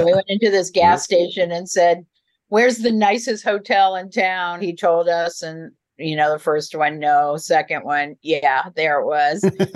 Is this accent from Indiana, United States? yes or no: yes; Fort Wayne, Indiana, United States; also born or lived in West Virginia; I was born in West Virginia, but in sixth grade, I moved to Fort Wayne, Indiana. My dad was an electrical engineer at B.F. Goodrich, the other tire company. So that's how I ended up in Fort Wayne.